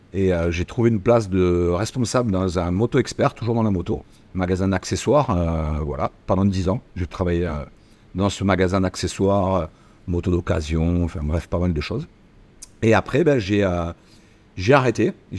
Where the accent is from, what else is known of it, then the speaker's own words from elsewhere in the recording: Dijon, Bourgogne-Franche-Comté, France; born there; Je suis né à Dijon, je suis arrivé dans le sud il y a très petit, il y a 6 ans.